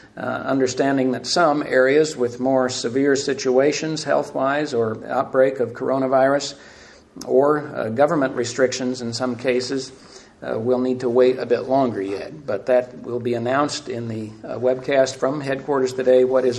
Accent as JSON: {"language": "English", "region": "Missouri", "country": "United States", "tie": "born or raised there", "said": "if I can use an old Southern Missouri expression from growing up in the Ozarks."}